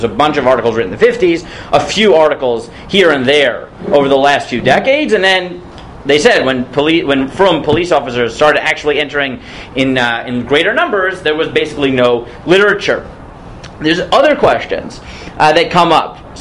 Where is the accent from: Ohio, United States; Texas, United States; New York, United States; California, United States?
New York, United States; Staten Island; at least like I know where I grew up in Staten Island